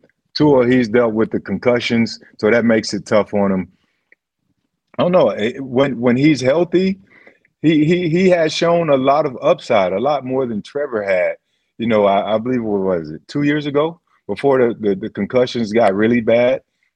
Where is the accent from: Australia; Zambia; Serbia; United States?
Serbia; Belgrade; Yeah, what are you talking about my hometown, bro? I got big pride in my hometown.